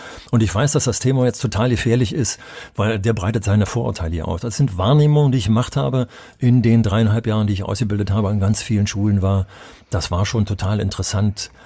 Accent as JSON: {"language": "German", "region": "West Germany", "country": "Germany", "said": "hätte ich als Wessi auch drüber geschmunzelt haben"}